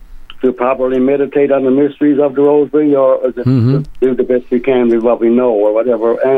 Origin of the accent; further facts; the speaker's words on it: Newfoundland and Labrador, Canada; Yeah, I've been a Newfie all my life.